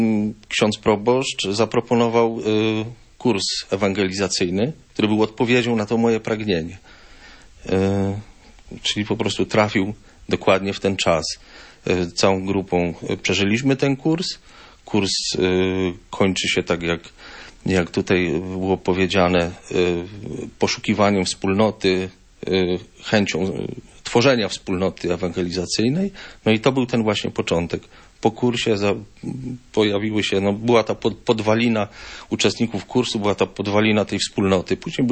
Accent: Gdynia, Pomeranian Voivodeship, Poland; now in Koblanka, Poland; ja nie pochodzę z tych stron, przyjechałem tu z nadmorza, z Gdyni. 23 lata mieszkałem na dużym osiedlu w Gdyni. Tutaj sprowadziłem się, mieszkam już 26 lat.

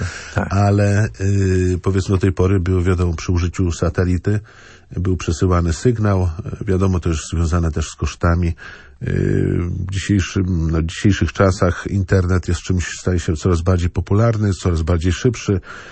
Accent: Roguszyn, Masovian Voivodeship, Poland; ja z Roguszyna, ostatnia parafia, Pniewnik.

